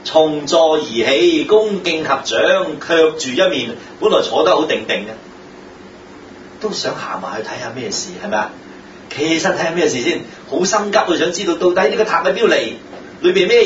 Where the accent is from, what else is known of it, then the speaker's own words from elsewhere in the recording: China; 即係我哋中國人講話棺材裏面有個人喎